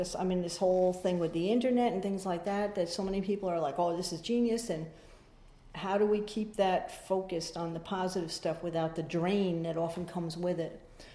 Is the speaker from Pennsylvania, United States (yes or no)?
no; Yonkers, New York, United States; So, like I said, I grew up in Yonkers in an alcoholic family.